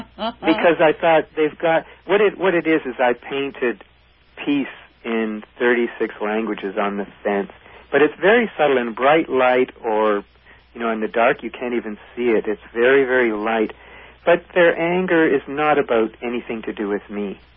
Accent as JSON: {"language": "English", "country": "Canada", "also_born_or_lived": "Bay Area", "lives_now": "Portland, United States", "said": "I'm actually from Canada, but I moved here a month ago from the Bay Area."}